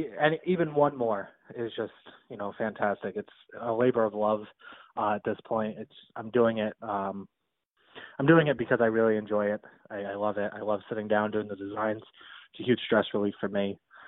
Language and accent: English; New England, United States; I actually work at haunted houses locally. I'm from New England.